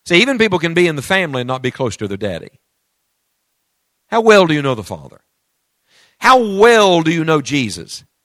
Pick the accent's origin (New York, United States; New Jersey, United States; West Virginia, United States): West Virginia, United States; And I'm from West Virginia. And we met in school.